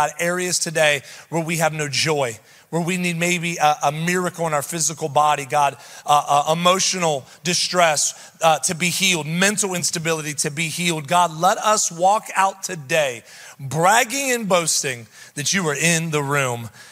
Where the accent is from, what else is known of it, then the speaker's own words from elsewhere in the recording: Columbus, Ohio, United States; I'm an Ohioan. I was born in Columbus, Mount Carmel East, grew up in the Grove City side of town. And so it's awesome to always come back home to the Midwest, see some family.